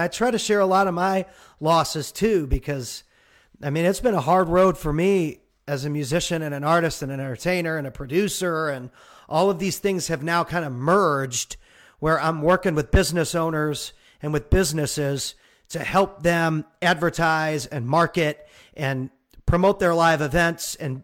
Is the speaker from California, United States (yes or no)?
no; St. Louis, Missouri, United States; also born or lived in Arizona / Las Vegas, United States; I'm from St. Louis. I moved to Arizona for college. When I graduated college, I moved to Las Vegas.